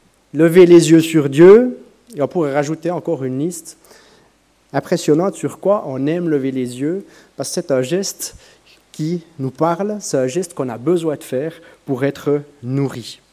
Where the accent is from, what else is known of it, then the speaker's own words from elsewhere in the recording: Switzerland; ça nous parle particulièrement en tant que Suisse